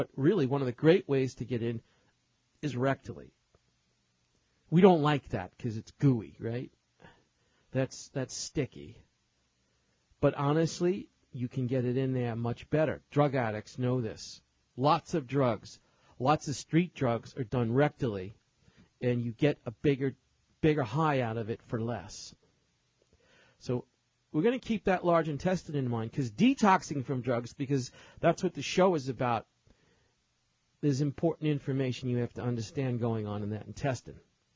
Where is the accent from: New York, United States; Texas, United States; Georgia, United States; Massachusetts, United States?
New York, United States; New York City; I was around a lot of things growing up in New York City as a kid